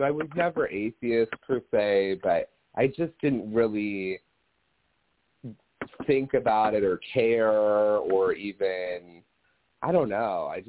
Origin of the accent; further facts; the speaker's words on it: Cottleville, Missouri, United States; I just feel like, okay, so I grew up in Cottleville. Well, I wanted to get the hell out of there, you know?